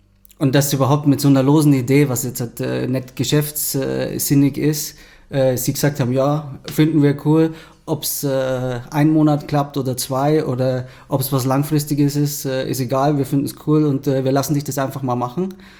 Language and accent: German; Selb, Bavaria, Germany; also born or lived in Austria; Ja, ich bin ursprünglich aus Selb hier geboren und aufgewachsen und danach, nach der Schule war ich längere Zeit weg und bin dann so vor 3-4 Jahren wiedergekommen und da war ich zuvor in Österreich auch aktiv in einem Freizeit- und Kulturverein